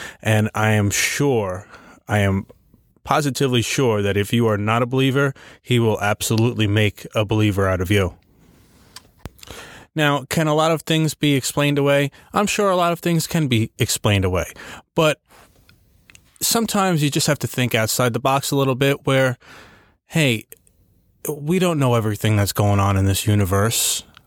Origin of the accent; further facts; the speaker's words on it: New York, United States; You know I'm from New York. I've never seen anything.